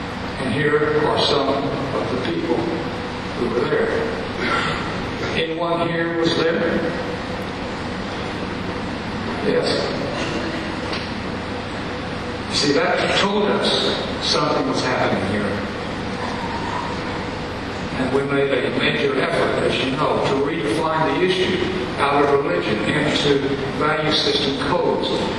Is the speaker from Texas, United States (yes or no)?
yes; Texas, United States; Of course, I'm from Texas, and you know that's not the best place to be from.